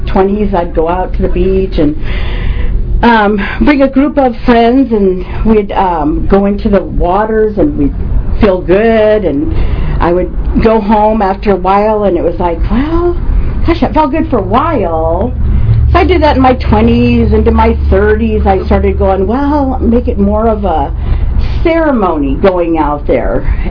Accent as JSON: {"language": "English", "town": "Hopland", "region": "California", "country": "United States", "said": "You're really never supposed to go, in our culture in Hopland, I'm native Pomo from Hopland, and I reside on my reservation."}